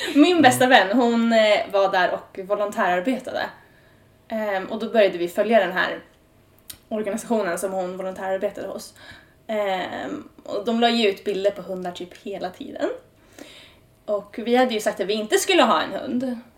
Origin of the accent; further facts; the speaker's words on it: Eskilstuna, Södermanland, Sweden; Och jag är också från Eskilstuna